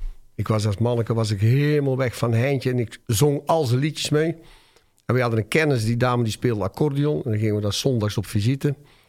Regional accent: Putten, Netherlands; Ja, ik kom uit Putten, dat is aan de Belgische grens. En ik ben opgegroeid in de grensstraat. Dus de overkant van onze straat was België. Dus ik ben een reserve-Belg, zeggen wij altijd.

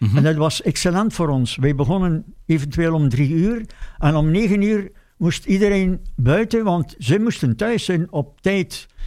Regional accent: Zwevegem, Flanders, Belgium; born there; also born or lived in Deerlijk / Harelbeke; now in Kuurne, Belgium; Nee, ik ben geboren in Zwevegem. Ik heb ook zeker 40 jaar gewoond in Deerlijk. Mm-hmm. Dan ook in Haarbeke enige tijd gewoond. En nu woon ik in Kuurne.

